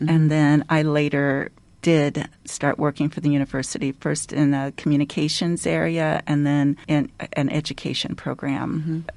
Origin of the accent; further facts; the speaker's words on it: Des Moines, Iowa, United States; now in Ames, United States; I am not. I am originally from Des Moines. Mm-hmm. My dad was a postal worker. My mom was a teacher's aide. I grew up there, went out of state to college